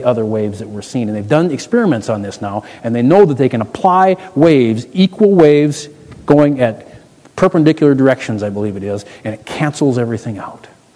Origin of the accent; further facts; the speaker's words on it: Michigan, United States; moved away; grew up in Michigan. You probably hear the oots and the boots in my voice every once in a while. I grew up in Michigan, and I actually lived much of the summers on a lake, a fairly sizable lake.